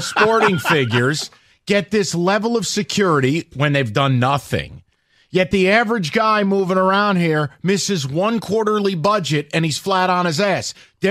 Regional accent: New York, United States; this is in my DNA as a New Yorker.

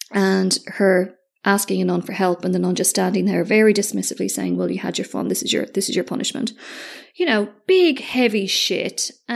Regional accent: Ireland; Okay, first of all, I'm Irish. I was raised as a Roman Catholic.

